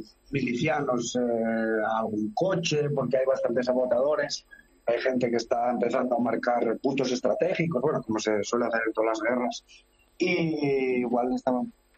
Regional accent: Spain; como yo español, mi hija española y mi familia ucraniana de aquí, mi suegro y mi mujer

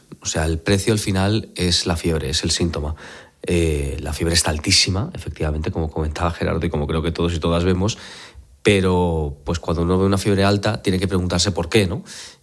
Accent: Valencia, Valencian Community, Spain; es una suerte que ahora Madrid atraiga más gente o Valencia, mi tierra, atraiga más gente, ¿no?

